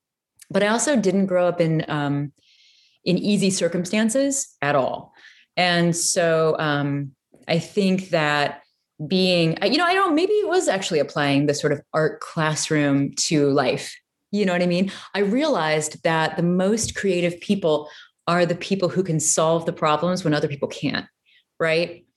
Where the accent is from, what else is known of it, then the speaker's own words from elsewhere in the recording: Peoria, Illinois, United States; But I grew up in Peoria, Illinois.